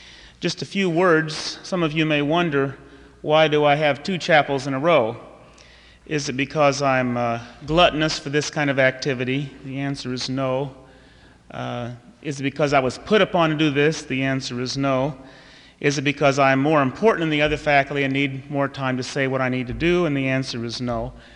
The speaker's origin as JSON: {"language": "English", "region": "Missouri", "country": "United States", "said": "I'm from Missouri originally"}